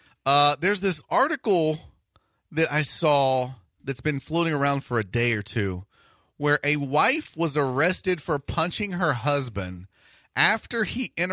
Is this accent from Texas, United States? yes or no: yes; Texas, United States; accent: Texas; It may be my Texas accent getting in the way.